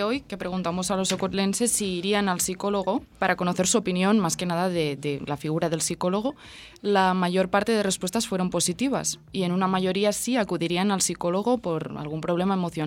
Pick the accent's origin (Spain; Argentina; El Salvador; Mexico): Spain; enfermera y estudiante de periodismo de intercambio, vengo de España.